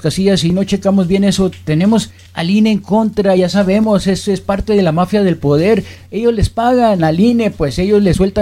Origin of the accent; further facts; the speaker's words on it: Mexico; Ya vimos el papelito que hicimos los mexicanos, porque en el extranjero somos mexicanos todos